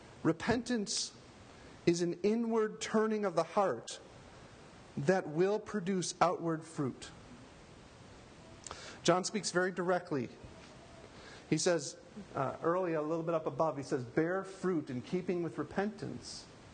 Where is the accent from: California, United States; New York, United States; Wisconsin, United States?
Wisconsin, United States; I grew up in Wisconsin as an Irish Catholic.